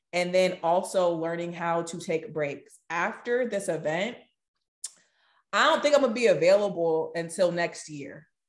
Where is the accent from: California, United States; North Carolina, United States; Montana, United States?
California, United States; I'm from Cali. Like, we love people.